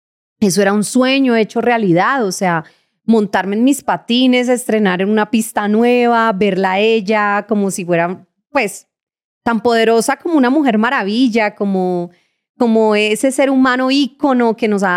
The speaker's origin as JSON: {"language": "Spanish", "town": "Cali", "region": "Valle del Cauca", "country": "Colombia", "tie": "born or raised there", "moved": "as an adult", "lives_now": "Bogotá, Colombia", "said": "yo nací en Bogotá. Lo que pasa es que de 14 meses me llevaron a Cali hasta los 20 años, ya a los 18, 20 años llegué. A los 18 vine a modelar varias veces con algunas marcas, me regresaba. Y a los 20 ya me vine a vivir a Bogotá."}